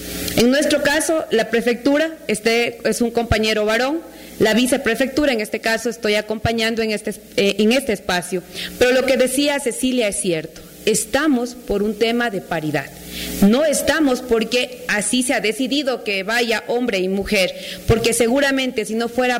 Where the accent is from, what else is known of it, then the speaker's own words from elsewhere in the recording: Zamora-Chinchipe, Ecuador; yo vengo de Zamora Chinchipe, una provincia que está ubicada en el sur del Ecuador, en el sur de la Amazonía ecuatoriana.